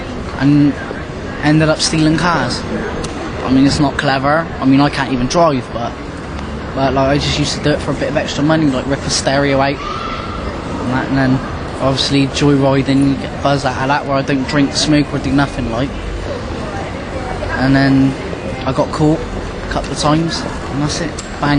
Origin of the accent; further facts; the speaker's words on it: Bristol, South West England, United Kingdom; also born or lived in Gloucester; I'm 18. Come from Bristol. I was born in Gloucester. Brought up Bristol, back to Gloucester.